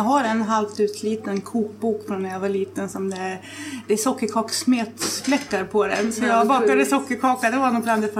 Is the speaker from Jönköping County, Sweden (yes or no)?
no; Gävle, Gävleborg County, Sweden; Jag är från Gävle.